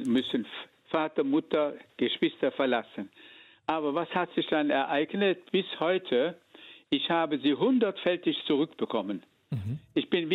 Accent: Eifel, Germany; Ich stamme ja aus der Eifel und dort gab es kein Gymnasium.

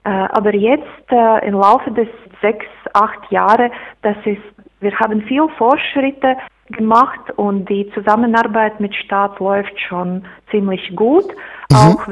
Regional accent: Latvia; German is a second language; Bei uns in Lettland die Religionsunterricht, das ist keine Schulsache, das einfache Schulen bietet nicht an.

